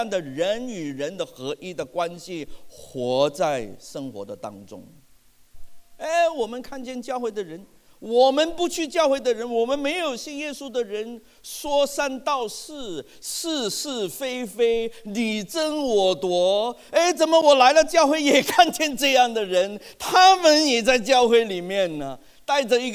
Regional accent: Hong Kong; 那过去大半年，我是从香港来的，大家都知道香港的事情。

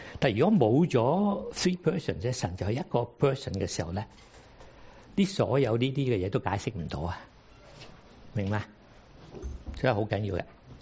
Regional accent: China; 譬如我哋中國人咧，法文同中文唔同啊

